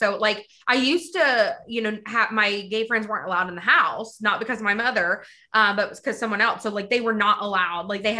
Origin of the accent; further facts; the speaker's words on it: the South, United States; as someone growing up in the South, as a white woman